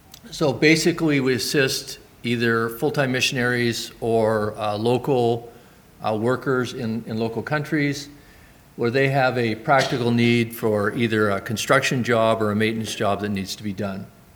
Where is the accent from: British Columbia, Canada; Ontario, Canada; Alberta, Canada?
Ontario, Canada; Bruce Mines; also born or lived in Sault Ste. Marie; I grew up in Bruce Mines and spent the first 19 years of my life there, and went off to university in Waterloo for 4 years, came back, moved to Sault Ste. Marie.